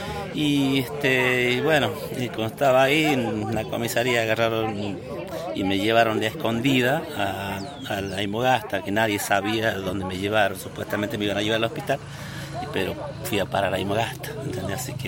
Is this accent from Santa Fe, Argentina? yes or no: no; San Blas de los Sauces, La Rioja, Argentina; yo nací, crecí acá y no puedo ver así a mi pueblo, San Blas de los Sauces